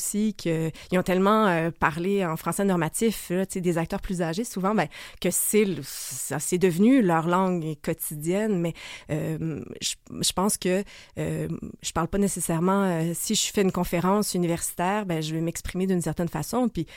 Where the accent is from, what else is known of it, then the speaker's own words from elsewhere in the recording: Quebec, Canada; Je me fais dire des fois que j'ai un accent. Est-ce que je suis moins québécoise parce que j'ai un accent?